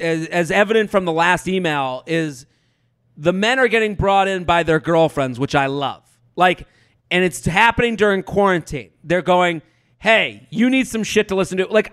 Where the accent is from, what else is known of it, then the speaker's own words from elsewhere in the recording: Massachusetts, United States; I'm from outside of Boston.